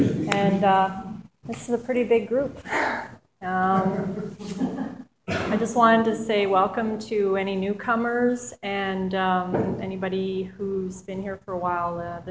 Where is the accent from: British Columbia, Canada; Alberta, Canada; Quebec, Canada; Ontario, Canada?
Quebec, Canada; Montreal; I grew up in Montreal. In December 1964 I was born. So if you want to do the math, I just turned 50.